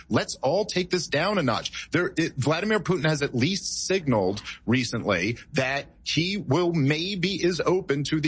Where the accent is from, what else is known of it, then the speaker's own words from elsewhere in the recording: United States; I'm an American.